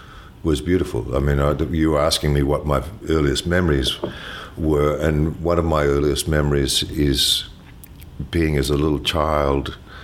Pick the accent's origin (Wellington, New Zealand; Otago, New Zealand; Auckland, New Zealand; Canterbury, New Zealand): Wellington, New Zealand; born there; I was born in Wellington, New Zealand on 16th of October 1950.